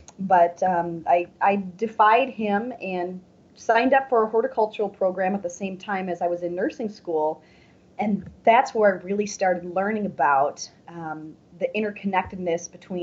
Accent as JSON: {"language": "English", "town": "La Crescent", "region": "Minnesota", "country": "United States", "tie": "born or raised there", "said": "as I was growing up in La Crescent, I come from a family of, I like to call them foragers."}